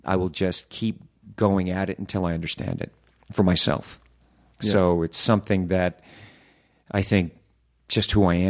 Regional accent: the South, United States; Mr. Hoffman, I was raised in the South.

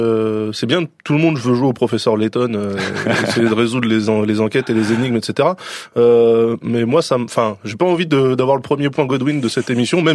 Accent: France; Et c'est pour ça que je le donne, mon point de vue, car je suis français.

